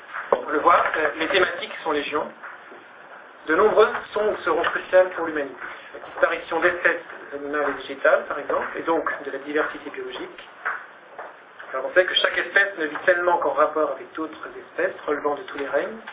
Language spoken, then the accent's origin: French; France; accent: French; je le dis en anglais avec mon accent français